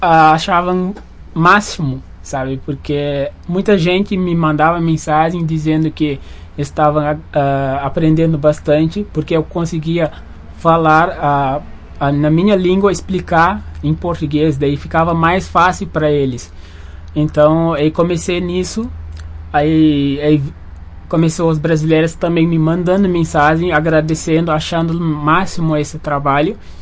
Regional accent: Senegal; Portuguese is a second language; moved away; porque quando eu cheguei aqui eu não sabia nada de português. Mas eu, como eu sofri muito com essa não falar português, daí eu resolvi, então, eu não quero que os meus amigos, meus irmãos senegaleses fazem a mesma coisa

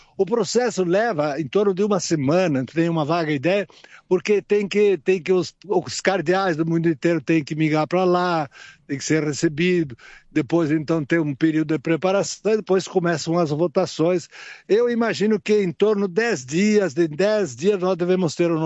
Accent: Porto Alegre, Rio Grande do Sul, Brazil; E eu sou de Porto Alegre, lá pertinho de Buenos Aires.

